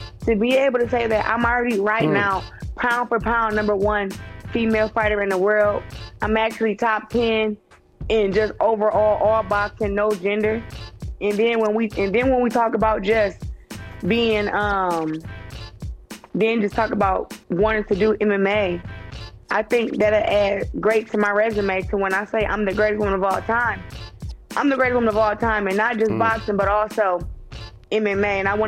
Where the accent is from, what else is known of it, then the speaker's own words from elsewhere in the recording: Flint, Michigan, United States; that's for me growing up in Flint and knowing that I got to take everything that I want.